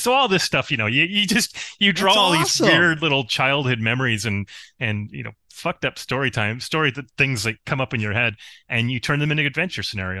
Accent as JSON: {"language": "English", "town": "Spencerport", "region": "New York", "country": "United States", "tie": "born or raised there", "said": "I'm upstate New York. My hometown is actually Spencerport."}